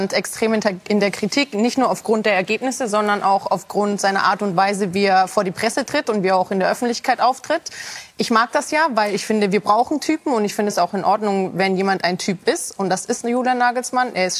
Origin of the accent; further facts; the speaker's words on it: Italy; Ich natürlich als Italienerin auch nachvollziehen kann.